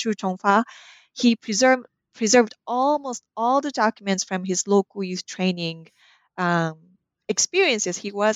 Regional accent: Japan; I had language training in Chinese and Korean, and I was raised in Japan.

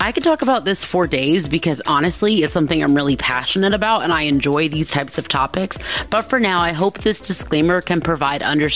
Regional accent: United States; However, it should also be understood that something that I, as an American, may call the S-word is merely just a word in other cultures

